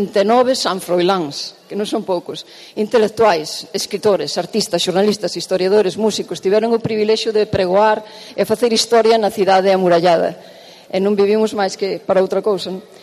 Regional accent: Bretoña, Galicia, Spain; born there; eu nacín en Bretoña, no Concello da Pastoriza, na Terra Chá, nun lugar o que agora lle chaman o rural. Non nacín en Lugo por circunstancias do azar, simplemente.

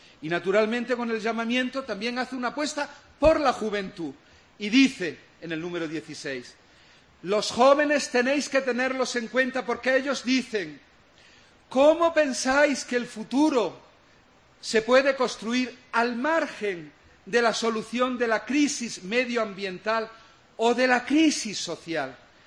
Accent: Jaén, Andalusia, Spain; nosotros somos de Jaén

